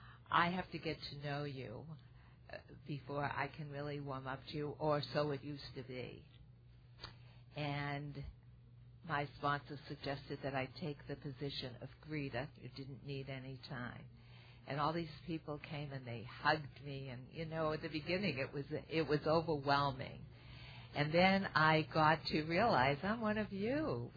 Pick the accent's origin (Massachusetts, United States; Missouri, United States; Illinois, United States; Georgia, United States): Massachusetts, United States; Boston; I come from Boston, where in the winter we have to hibernate, and here everything grows all year round